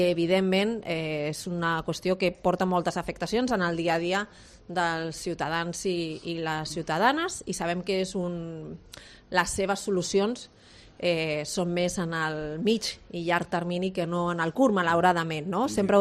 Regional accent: Catalonia, Spain; Jo vinc d'una comarca com és la meva comarca és del Maresme, que allà doncs, tenim la línia R1, la primera línia de tota Espanya, que està tocant el litoral

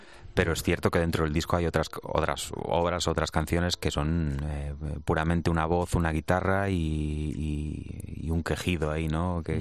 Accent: Santiago de Compostela, Galicia, Spain; el acento ya de primeras, que me acompaña siempre. Y lo segundo, yo creo que siempre llevo la típica palabra que se dice que es como muy gallega, que es la morriña.

